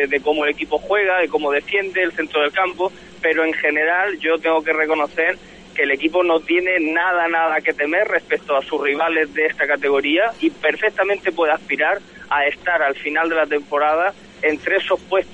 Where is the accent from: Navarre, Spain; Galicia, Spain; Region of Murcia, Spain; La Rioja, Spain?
Region of Murcia, Spain; yo soy murciano de pura cepa y con mucha pasión